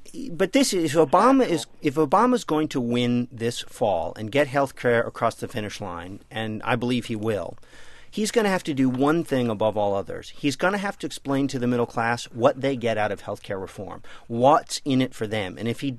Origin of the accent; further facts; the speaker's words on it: Santa Monica, California, United States; has to reach all the way left from where I grew up in Santa Monica to all the way to where Max Baucus lives in Montana.